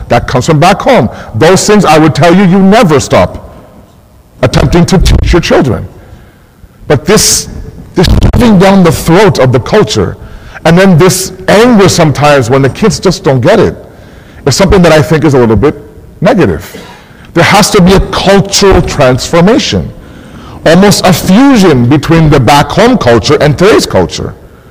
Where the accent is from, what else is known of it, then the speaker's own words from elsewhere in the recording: Philadelphia, Pennsylvania, United States; born there; I'm going to tell you where I'm from. I was born in Philadelphia.